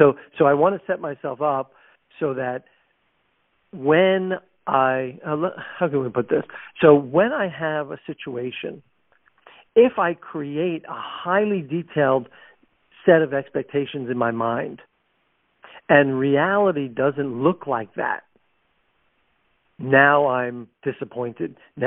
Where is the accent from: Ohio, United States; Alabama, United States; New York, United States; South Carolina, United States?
New York, United States; So I grew up on Long Island, outside New York City, the 9th of 12 kids.